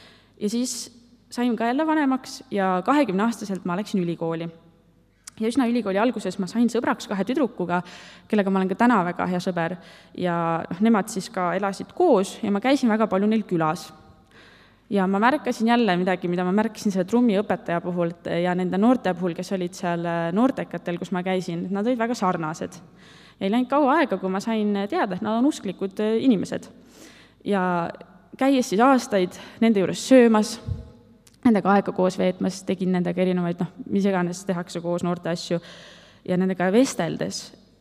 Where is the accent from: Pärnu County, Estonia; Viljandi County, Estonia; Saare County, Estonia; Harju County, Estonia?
Viljandi County, Estonia; Viljandi; Ma olen sündinud ja kasvanud üles Viljandis, ülikoolis käisin ka seal. Ma olen klassikalisest Eesti kärgperest.